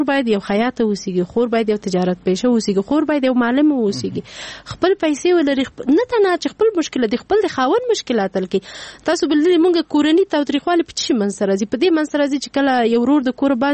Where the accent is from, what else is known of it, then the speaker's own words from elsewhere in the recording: Peshawar, Khyber Pakhtunkhwa, Pakistan; زه په پیښور کې لوی شوی مال ته پیښور کې مشکلات ډیر زیات